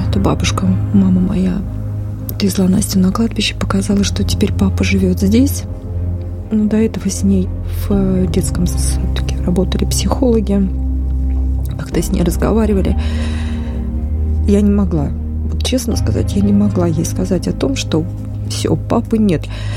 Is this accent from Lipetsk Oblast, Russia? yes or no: yes; Lipetsk, Lipetsk Oblast, Russia; Я говорю, вот мы из Липецка, мы жены.